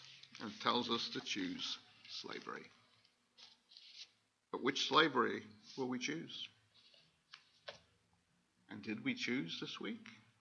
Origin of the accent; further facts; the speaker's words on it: Asheville, North Carolina, United States; And since we're from Asheville, it's 8:12 p.m. there.